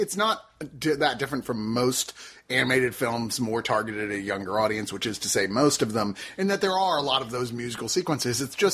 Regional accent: Virginia, United States; I'm the one from West Virginia. I mean, Virginia!

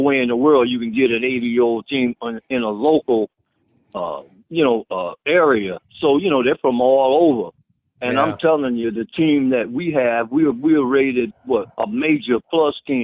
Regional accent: Elizabeth, New Jersey, United States; And growing up in Elizabeth, New Jersey, and I was a Dodger fan.

